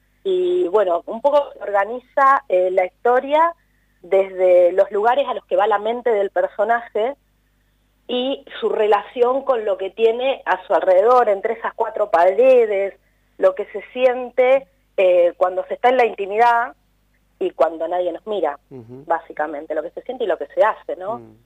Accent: Chacabuco, Buenos Aires Province, Argentina; Somos de Chacabuco, provincia de Buenos Aires.

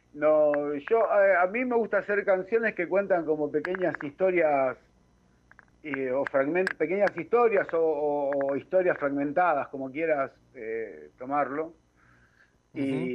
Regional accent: Carmen de Areco, Buenos Aires Province, Argentina; allá en el pueblo donde soy natal, Carmen de Areco.

